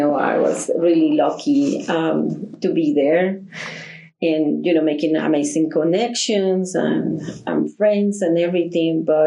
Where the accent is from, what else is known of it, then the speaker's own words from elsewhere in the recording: Mexico City, Mexico; English is a second language; I was born and raised in Mexico. In all my life, I was living and working in Mexico City.